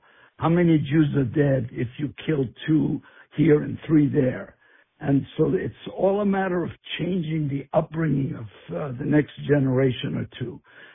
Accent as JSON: {"language": "English", "country": "Cyprus", "tie": "born or raised there", "also_born_or_lived": "Israel", "said": "I grew up in the Middle East. I was raised in Cyprus in the middle of a conflict between, A, the Greeks trying to get rid of the British, and the Greeks fighting the Turks"}